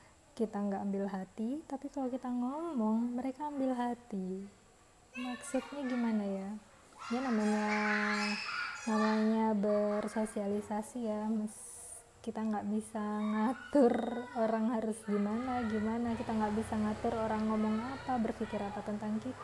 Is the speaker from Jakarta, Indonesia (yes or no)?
yes; Jakarta, Indonesia; also born or lived in Malang; Aku itu dari kecil tinggal di Jakarta, habis itu tinggal di Malang, tinggal di Jakarta 12 tahun, tinggal di Malang 4 tahun, habis itu kerja pindah-pindah.